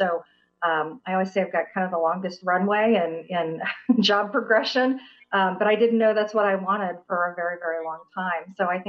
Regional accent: Topeka, Kansas, United States; now in Kansas City, United States; this seemed like the next best thing, a big city to move to after growing up in Topeka.

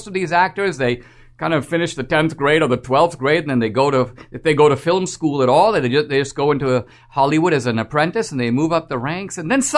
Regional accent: India; growing up in India

